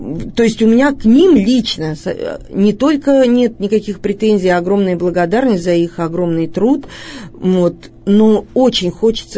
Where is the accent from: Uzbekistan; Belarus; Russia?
Russia; Ural; Ну что же, мы уральцы, народ крепкий.